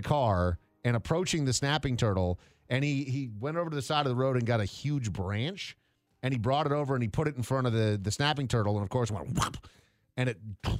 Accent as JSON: {"language": "English", "region": "Minnesota", "country": "United States", "tie": "born or raised there", "said": "It's a pretty common thing, growing up in Minnesota."}